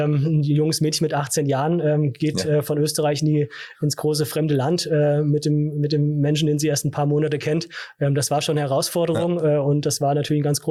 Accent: Flieden, Hesse, Germany; also born or lived in Fulda; Ich bin in Fulda geboren, in Flieden genauer gesagt, groß geworden und auch in Neuf zur Schule gegangen

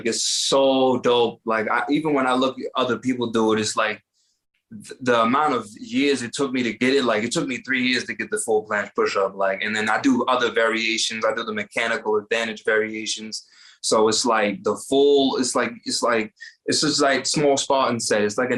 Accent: New York, United States; I'm from New York.

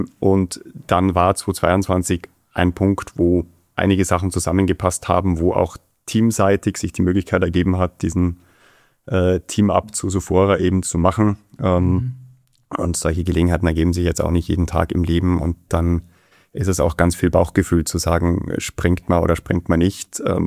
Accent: Graz, Styria, Austria; accent: Austrian; moved away as an adult; also born or lived in Heidelberg; now in Munich, Germany; ich bin gebürtiger aus Graz, bin in Österreich aufgewachsen, habe bis 2006 dort gelebt, bin dann 2006 zum Studium schon nach München gekommen

